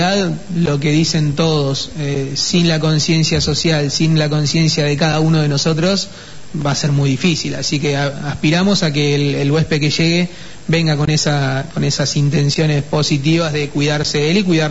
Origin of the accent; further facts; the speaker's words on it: Argentina; Yo soy argentino, sí.